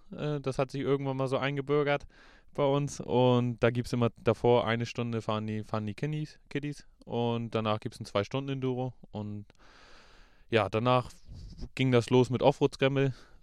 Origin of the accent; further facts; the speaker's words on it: Malente, Schleswig-Holstein, Germany; now in Tensfeld, Germany; Da sind wir gleich nach Malente gefahren, mein Heimatverein, also da, wo ich groß geworden bin. Ich wohne zwar in Tensfeld und das ist auch jetzt mein Heimatverein